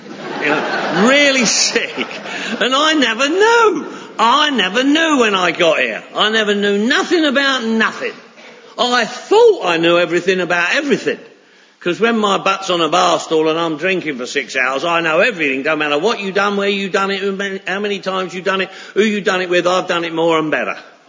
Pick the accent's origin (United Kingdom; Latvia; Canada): United Kingdom; Harrow on the Hill, London; now in Los Angeles, United States; I live in Los Angeles now. I've been living in Los Angeles for 31 years, you know, but I'm originally from Harrow on the Hill.